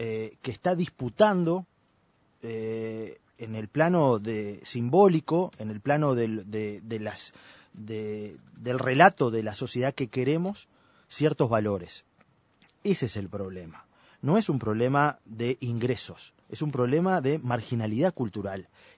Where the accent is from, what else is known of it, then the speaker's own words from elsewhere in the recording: Uruguay; somos todos uruguayos